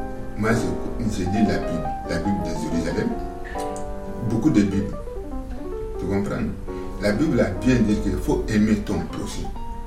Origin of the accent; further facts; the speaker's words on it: Mali; now in Algeria; Moi, je suis malien. Je suis à côté d'Alger. Mais moi, je suis catholique pratiquant